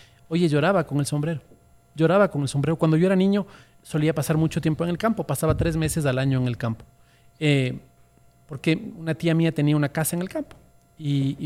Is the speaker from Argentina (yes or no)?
no; Ecuador; No, soy un tipo que reniega mucho de su nacionalidad. No me siento ecuatoriano.